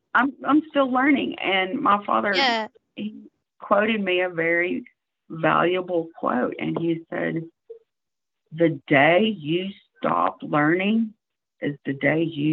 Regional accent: the South, United States; Well, I talk too much. I'm from the South. What can I say?

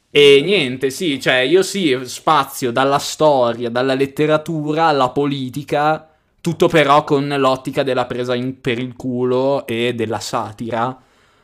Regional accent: Bologna, Emilia-Romagna, Italy; visto che non nascondo nella pagina che sono di Bologna

